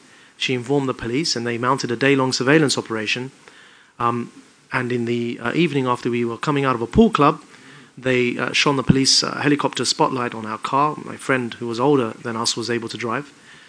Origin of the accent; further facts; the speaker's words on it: Southend-on-Sea, East of England, United Kingdom; I was born and raised in Essex and raised for most of my, all of my life up until that point in my hometown, Southend-on-Sea, which is in Essex.